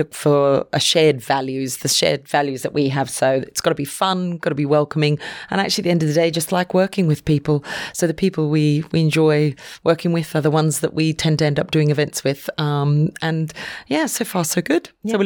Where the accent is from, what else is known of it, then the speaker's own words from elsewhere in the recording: Singapore; because I grew up in Singapore.